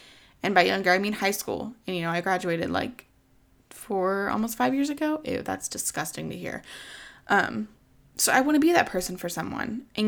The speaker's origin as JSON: {"language": "English", "region": "the South", "country": "United States", "tie": "born or raised there", "said": "I grew up in the Bible Belt. I'm living in the Bible Belt."}